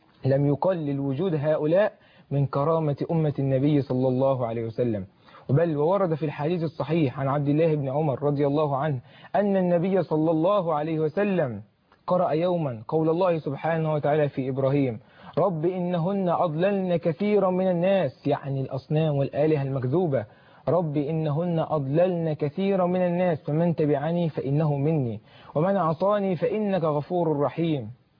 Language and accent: Arabic; Egypt; أوجه كلماتي لأحبابي، لأبناء بلدي مصر الحبيب،